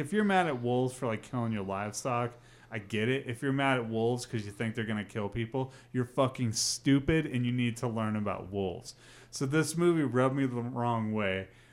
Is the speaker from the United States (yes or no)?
yes; United States; It's growing up near Yellowstone and watching, like, how they, like, killed them all off.